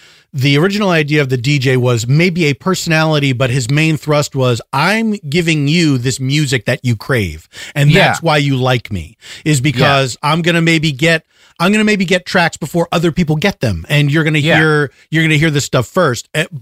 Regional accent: Philadelphia, Pennsylvania, United States; As a boy growing up in Philadelphia, I dreamed of advertising for missiles.

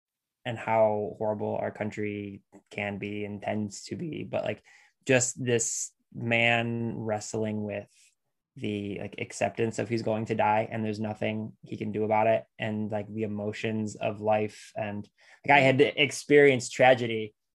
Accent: Lorain, Ohio, United States; like I grew up in Lorain, Ohio, so like, yes, we read Toni Morrison

